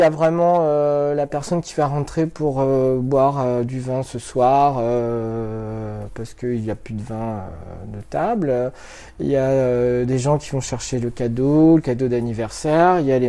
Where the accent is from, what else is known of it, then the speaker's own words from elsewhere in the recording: Verteuil, France; Oui, je suis de Verteuil